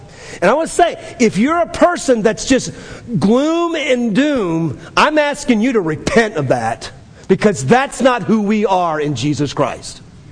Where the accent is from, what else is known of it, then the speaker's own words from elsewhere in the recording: United States; I love America. I'm an American. Love our troops.